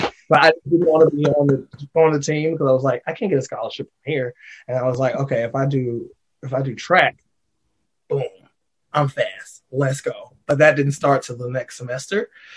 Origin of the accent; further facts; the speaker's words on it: Alabama, United States; was the biggest thing in the world in Alabama at the time, because I'm from Alabama.